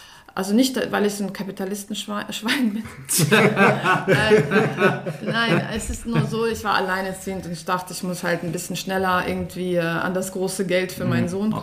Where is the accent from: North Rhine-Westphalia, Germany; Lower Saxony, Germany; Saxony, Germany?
North Rhine-Westphalia, Germany; Herzogenrath; also born or lived in Moscow; Also ich bin in Moskau geboren. Und bin danach dann quasi direkt nach Herzogenrath gezogen.